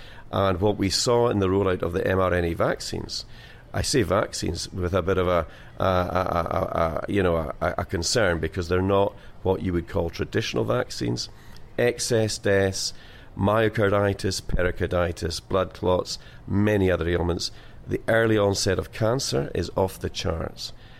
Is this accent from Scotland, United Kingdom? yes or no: yes; Scotland, United Kingdom; And I'm a Scottish Highlander, but, I am British as well.